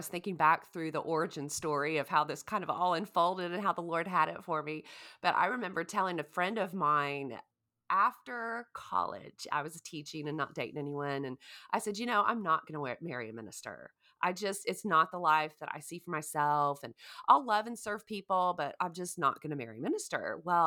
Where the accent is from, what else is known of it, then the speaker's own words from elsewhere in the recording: Oklahoma, United States; So I live in Shawnee, Oklahoma, and I grew up in Oklahoma, and went to college in Shawnee and met my husband here.